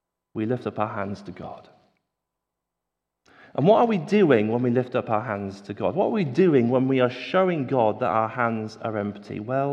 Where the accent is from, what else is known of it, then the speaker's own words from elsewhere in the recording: United Kingdom; we are pretty British and therefore can be quite reserved and very careful about what we